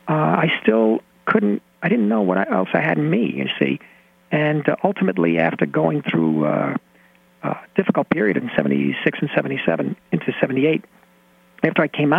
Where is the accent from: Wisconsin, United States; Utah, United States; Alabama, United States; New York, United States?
New York, United States; New York City; I come from the Lower East Side, asthmatic kid.